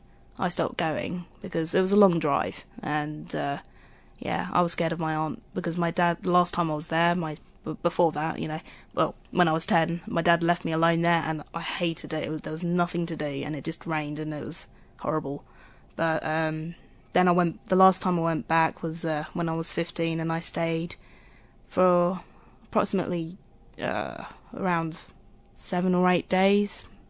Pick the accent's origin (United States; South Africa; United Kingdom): United Kingdom; South Norwood, London; I was born at Guy's Hospital in London, and I grew up in South Norwood, southeast London.